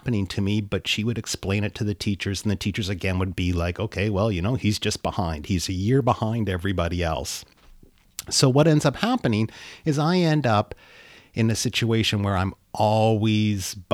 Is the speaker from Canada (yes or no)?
yes; Powell River, British Columbia, Canada; born there; So I was born in Powell River, British Columbia, and Powell River is 170 kilometers sort of straight north up the coast of Vancouver.